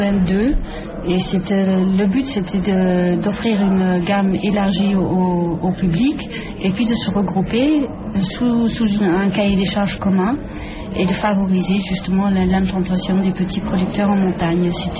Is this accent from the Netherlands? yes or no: yes; Netherlands; now in France; moi je viens des Pays-Bas et je me suis installée en France en 74